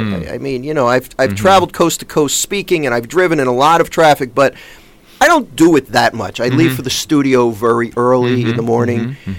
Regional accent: Philadelphia, Pennsylvania, United States; I'm a Philadelphian, born and raised here.

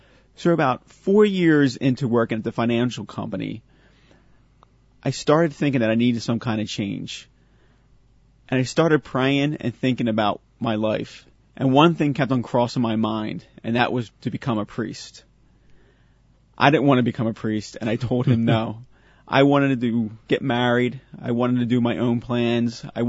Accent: Manoa, Pennsylvania, United States; So I went to Sacred Heart in Manoa. That's where I went to grade school, and that's my home parish now.

